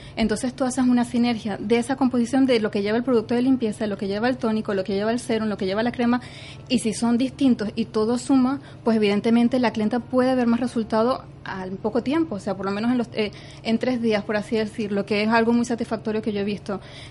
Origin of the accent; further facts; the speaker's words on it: Venezuela; moved away as an adult; now in Valencia, Spain; Como venezolana ya tengo ya 19 años viviendo aquí en España, en Valencia concretamente.